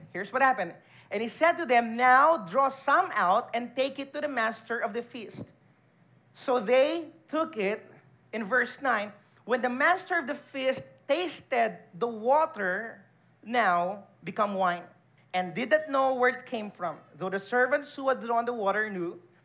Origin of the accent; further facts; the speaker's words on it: Philippines; growing up in the Philippines, we have our religion subjects growing up